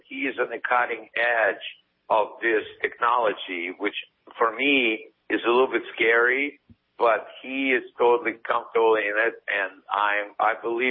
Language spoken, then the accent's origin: English; Odesa, Odesa Oblast, Ukraine; My family, I still have a lot of family there. And my wife is from Kiev. I'm from Odessa.